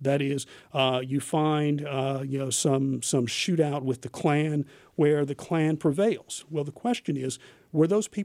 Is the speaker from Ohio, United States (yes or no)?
no; West Virginia, United States; born or raised there